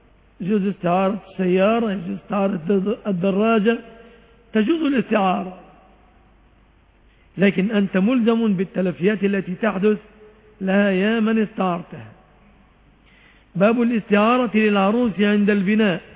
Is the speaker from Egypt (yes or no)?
yes; Egypt; في اصطلاحنا كمصريين